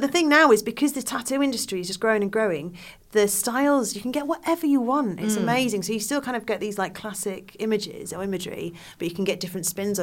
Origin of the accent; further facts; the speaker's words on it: United Kingdom; No, because I'm British.